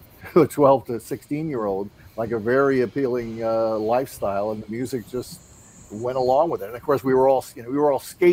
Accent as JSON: {"language": "English", "region": "East Coast", "country": "United States", "tie": "born or raised there", "said": "I mean, I grew up on the East Coast."}